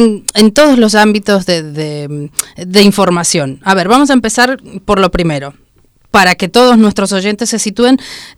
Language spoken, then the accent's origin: Spanish; Argentina; now in Spain; Yo soy de origen argentino, por si no se habían percatado, pero obviamente pratense